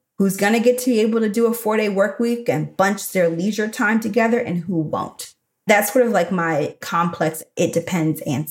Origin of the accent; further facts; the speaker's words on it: Chicago, Illinois, United States; also born or lived in Texas; I can show up like I'm from the South Side of Chicago, which is actually where my parents are from and where I lived from 12.